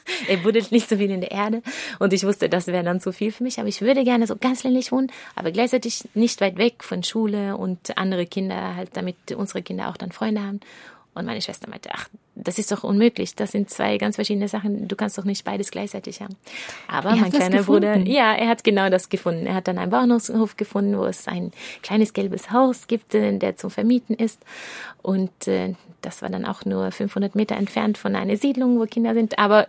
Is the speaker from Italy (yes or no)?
no; Norway; German is a second language; weil der Gebiet, wo ich aufgewachsen bin, Norwegen, ist einfach sehr spießig.